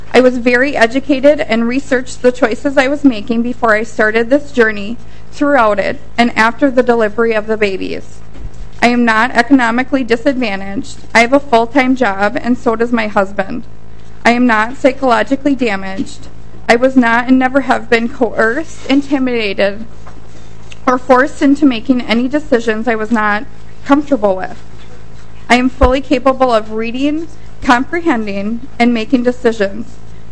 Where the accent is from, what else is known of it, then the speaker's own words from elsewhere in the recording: Minnesota, United States; I was born and raised in Minnesota. I'm a mother to four of my own children, and I'm also a gestational carrier.